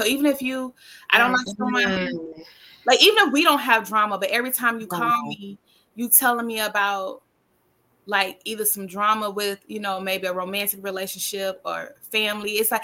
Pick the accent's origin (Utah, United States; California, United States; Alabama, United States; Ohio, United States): Alabama, United States; Mobile; now in New York, United States; even though I'm from Mobile, Alabama, I'm a very proud Southern girl, and I'm not about to come to New York and like change my accent